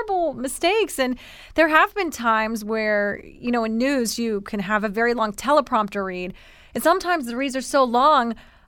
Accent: Columbia, South Carolina, United States; So then I ended up going to, you know, I'm from the South. I got to be honest with you guys. People from the South don't really leave. Like, mm-hmm. they don't leave the state. You know, I'm from Columbia. So the big move would be like to Charleston.

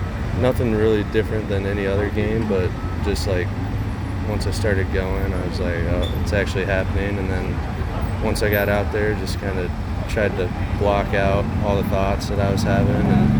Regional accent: Iowa, United States; I grew up in Iowa, just like 15 minutes outside Des Moines.

